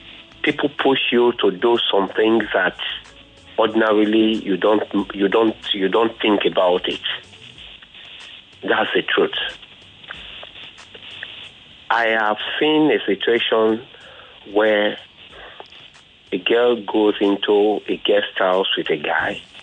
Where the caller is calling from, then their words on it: Lagos, Nigeria; I'm calling from Ajah, Lagos.